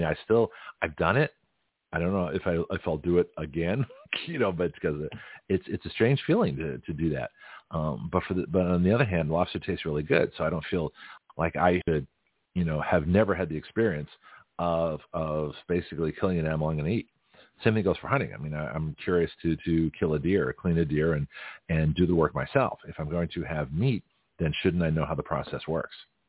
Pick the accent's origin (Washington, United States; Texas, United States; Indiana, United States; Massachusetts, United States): Massachusetts, United States; Boston; also born or lived in San Francisco; I grew up around Boston and San Francisco.